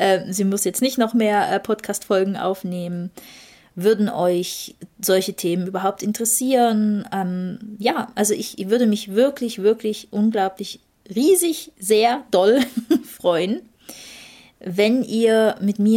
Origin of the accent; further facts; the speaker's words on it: Germany; moved away as an adult; now in Switzerland; wie es mir als Deutsche in der Schweiz geht oder wie es mir grundsätzlich damit ging, auszuwandern